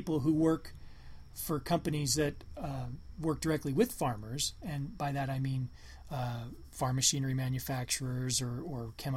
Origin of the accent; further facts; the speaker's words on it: Iowa, United States; I grew up in Marion County, Iowa, and the county fair, there used to be a two-week thing